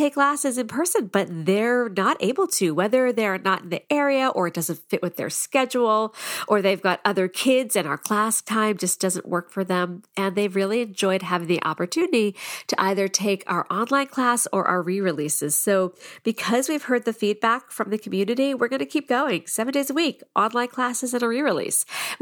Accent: Boston, Massachusetts, United States; Yeah, no, I'm from the Boston area, but I went to school at the Boston Observatory.

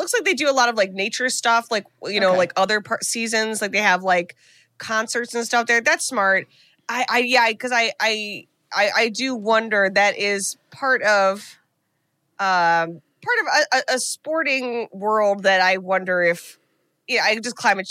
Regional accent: Ohio, United States; We're from Northeast Ohio, and we would go to this ski.

